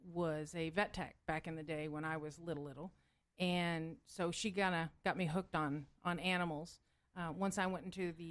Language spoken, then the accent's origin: English; California, United States; moved away; Well, I'm originally, don't hold it against me, I'm originally from California. I got out as soon as I could, just saying.